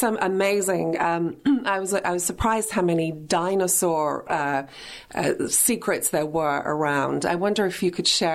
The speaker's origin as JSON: {"language": "English", "country": "United Kingdom", "said": "obviously I'm from Britain, so a lot of our history is ancient Roman history."}